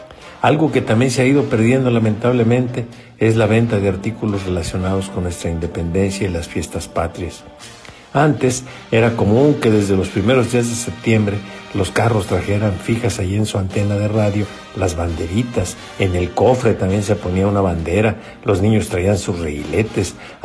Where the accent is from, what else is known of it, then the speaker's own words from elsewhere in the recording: Mexico; y por supuesto para nosotros como mexicanos